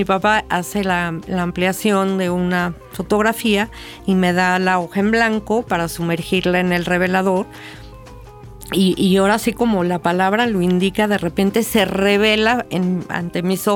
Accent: Coyoacán, Mexico City, Mexico; actualmente no vivo en Coyoacán, pero cuando tengo que ir al mercado, voy al mercado de Coyoacán. O sea, no hay de otra. Y bueno, pues crecí en Coyoacán.

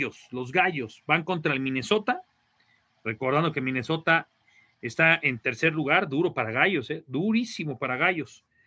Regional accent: Puebla, Mexico; El equipo, soy poblano, ¿no?

